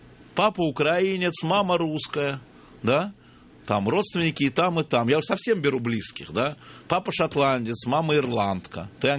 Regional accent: Kakheti, Georgia; знаете, вот я кахетинка, у меня муж сван.

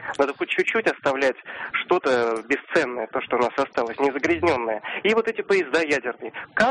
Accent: Moscow, Russia; я из Москвы.

